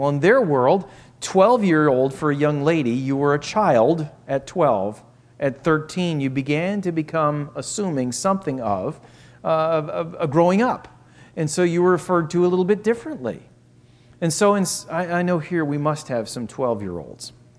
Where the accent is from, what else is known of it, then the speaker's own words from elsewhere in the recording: United States; it's interesting as an American to go to those places